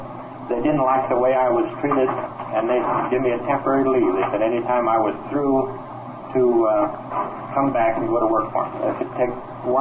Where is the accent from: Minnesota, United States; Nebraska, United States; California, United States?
Nebraska, United States; Kennesaw; I was born in Kennesaw, Nebraska, just about 18 miles west or east of Kearney, where this all took place. I was on my father's farm there for 18 years.